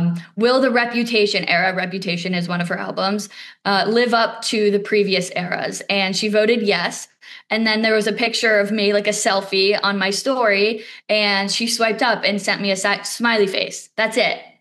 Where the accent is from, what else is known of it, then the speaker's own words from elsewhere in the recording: Connecticut, United States; And because I'm from Connecticut, I grew up going to that beach town.